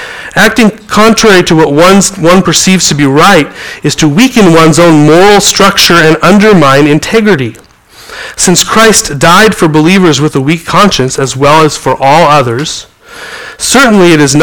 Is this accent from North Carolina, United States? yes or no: no; Montana, United States; I grew up in Montana, and the gay pride parade came right below my house every year.